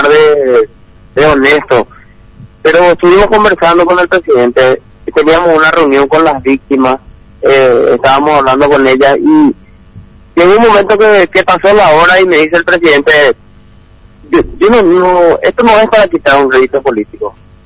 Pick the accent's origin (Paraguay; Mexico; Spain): Paraguay; unidos como paraguayos podemos lograr cualquier objetivo.